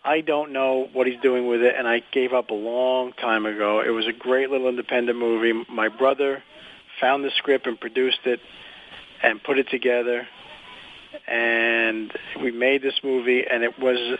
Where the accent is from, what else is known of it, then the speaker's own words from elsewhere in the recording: New York, United States; I didn't know it was Bob Loblaw because I'm a New Yorker.